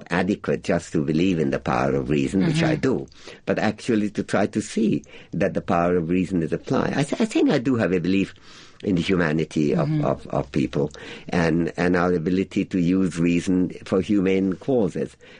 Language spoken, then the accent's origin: English; India; for example, as an Indian, I'm quite proud of India's secular history.